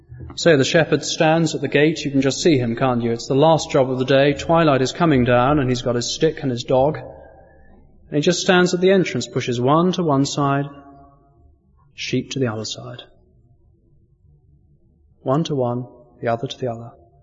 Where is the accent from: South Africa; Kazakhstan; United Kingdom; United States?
United Kingdom; England; The ways it happens today, of course, we're English, we express it in different ways.